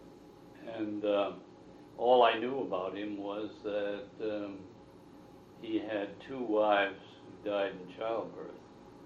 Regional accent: New York, United States; When I was growing up in New York, she was taking care of my grandfather.

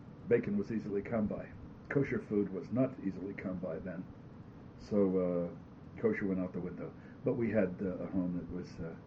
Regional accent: Dormont, Pennsylvania, United States; also born or lived in Beechview; No, I grew up in Dormont.

